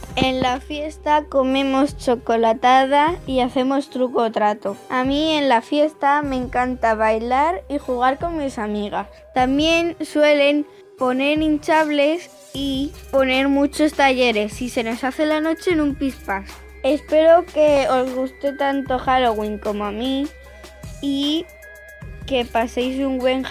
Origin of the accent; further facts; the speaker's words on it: Alicante, Valencian Community, Spain; de Alicante.